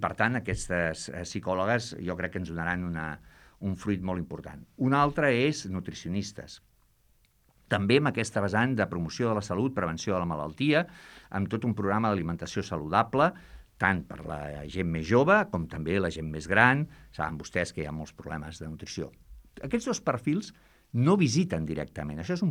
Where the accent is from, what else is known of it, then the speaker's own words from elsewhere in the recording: Barcelona, Catalonia, Spain; Soc de Barcelona, per tant poso exemples de Barcelona